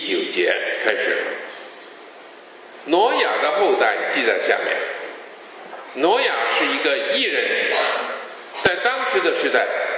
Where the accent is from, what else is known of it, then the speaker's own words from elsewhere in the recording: Hong Kong; 去年年底的时候，我有机会呢被邀请回香港讲道，我来自香港。